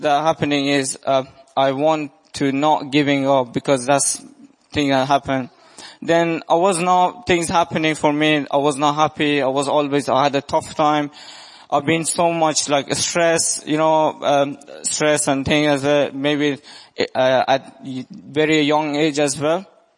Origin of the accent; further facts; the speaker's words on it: Iran; English is a second language; I'm from Iran.